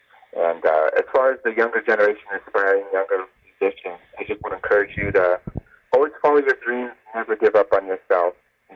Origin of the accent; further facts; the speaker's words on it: Tampa, Florida, United States; now in Los Angeles, United States; Yes, I grew up in Tampa, Florida, and I've been living in L.A. now for about 5 years.